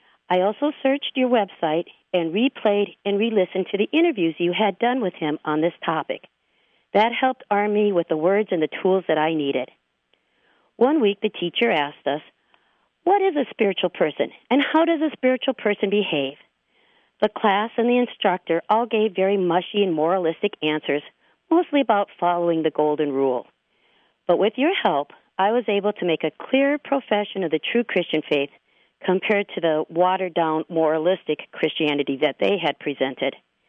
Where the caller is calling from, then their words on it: Maple Grove, Minnesota, United States; from Maple Grove, Minnesota